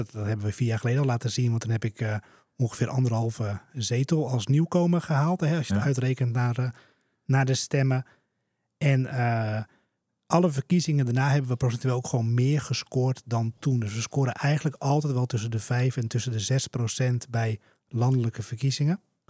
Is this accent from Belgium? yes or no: no; Heiloo, North Holland, Netherlands; also born or lived in Germany; now in Alkmaar, Netherlands; Nee, ik kom uit Alkmaar. Dus ik ben geboren in Heilo. Daar heb ik mijn hele jeugd doorgebracht. Ook maar op school gezeten. En uiteindelijk, eerst een tijdje Duitsland gewoond, ben ik in Alkmaar gaan wonen met mijn vriendin.